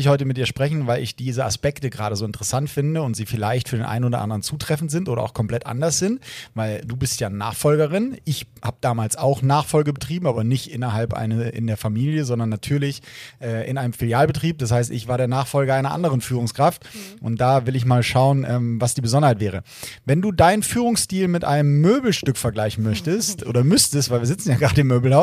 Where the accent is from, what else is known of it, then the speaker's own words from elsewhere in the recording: Kassel, Hesse, Germany; ich bin in meiner Heimat gelandet, und zwar im wunderschönen Kassel